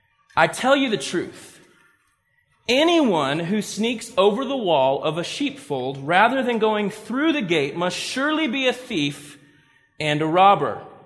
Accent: the South, United States; So, growing up in the South, if I was to look at my wife and say, "Doreen, you finer than a new pair of snow tires, girl."

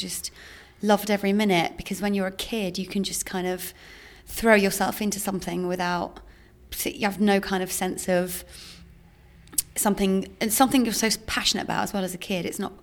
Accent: East Midlands, United Kingdom; In Lincolnshire.

